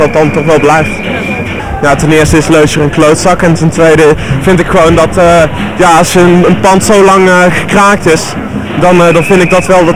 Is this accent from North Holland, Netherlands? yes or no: no; Eindhoven, North Brabant, Netherlands; Nee, ik kom uit Eindhoven.